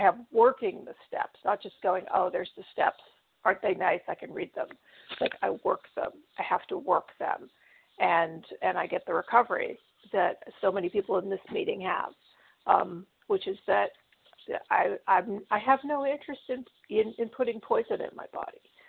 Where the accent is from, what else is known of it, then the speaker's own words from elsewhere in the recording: California, United States; California.